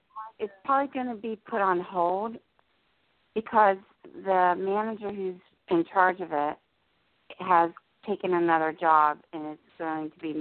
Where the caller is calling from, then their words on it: New Jersey, United States; New Jersey.